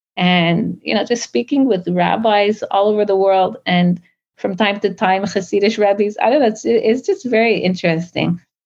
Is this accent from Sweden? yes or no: no; Canada; I'm a Baal Teshuva. I am from Canada.